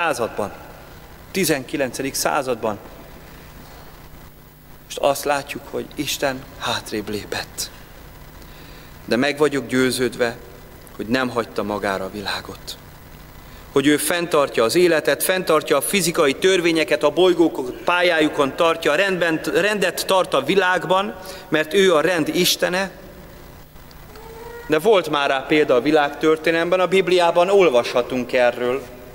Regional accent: Hungary; Bementünk, beléptünk a templomba, gondolván magyarként majd szépen gyönyörködöm az

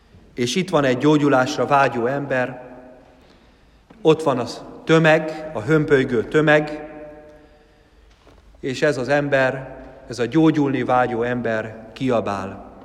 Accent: Budapest, Hungary; Talán lehet, hogy sokan nem tudják, de Pesten születtem, és ott is nőttem föl.

